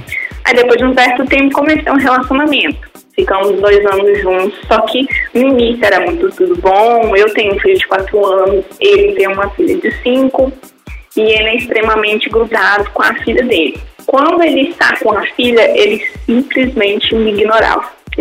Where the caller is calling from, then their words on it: Sete Lagoas, Minas Gerais, Brazil; Eu falo de Sete Lagoas, Minas Gerais.